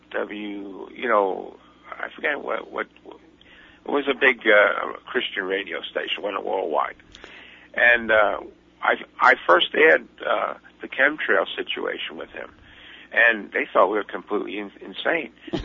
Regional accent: Brooklyn, New York, United States; from Brooklyn.

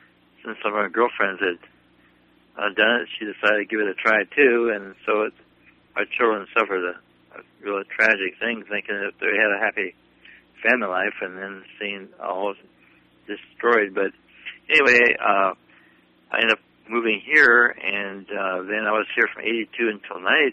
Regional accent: Alaska, United States; moved away as an adult; So anyway, I moved here in 1982. I grew up in Alaska from 1945 until 1980, and so 35-year resident of Alaska.

